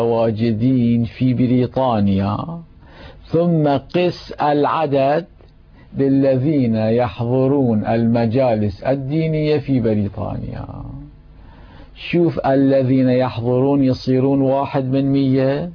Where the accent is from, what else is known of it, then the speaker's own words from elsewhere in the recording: Karbala, Karbala Governorate, Iraq; حتى أنا في أيام طفولتي في كربلاء المقدسة كنت أسمع حوله